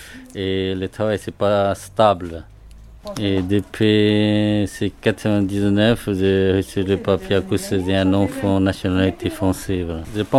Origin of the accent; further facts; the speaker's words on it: Wenzhou, Zhejiang, China; French is a second language; moved away as an adult; now in France; Je viens du sud de la Chine, ça s'appelle Wenzhou, une ville de Wenzhou. Et à Paris, il y a beaucoup de commerçants chinois qui viennent de cette région. Et je venais en France depuis 1991